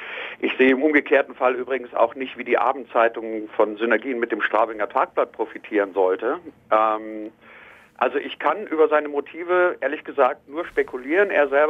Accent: Bavaria, Germany; Ich komme aus Niederbayern und ich kenne das Straubinger Tagblatt.

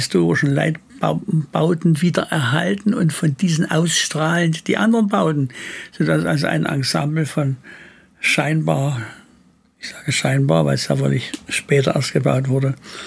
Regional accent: Sosa, Saxony, Germany; born there; Aber ich bin in Sosa geboren, in unserem Hausflur

